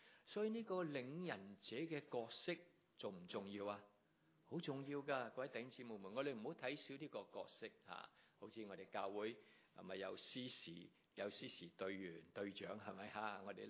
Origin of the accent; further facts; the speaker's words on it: Hong Kong; 对我们香港人来说，停一停好像很奢侈一样